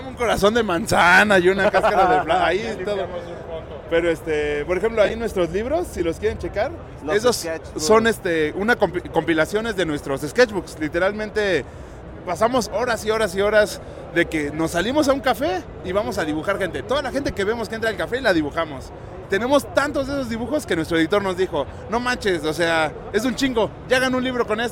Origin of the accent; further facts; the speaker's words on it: Mexico City, Mexico; No, de acá, de Ciudad de México. Somos de Ciudad de México, de Iztapalapa.